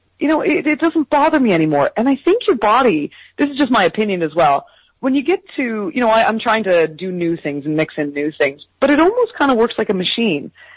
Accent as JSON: {"language": "English", "country": "Canada", "said": "I'm Canadian"}